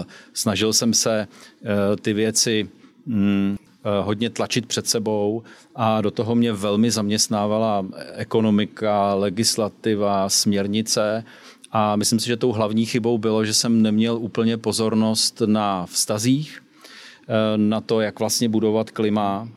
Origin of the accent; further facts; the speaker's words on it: Prague, Czechia; moved away; Jsem původně z Prahy a přistěhoval jsem se nějakou shodou okolností do Litvínova. A v Litvínově jsem učil na prvním stupni.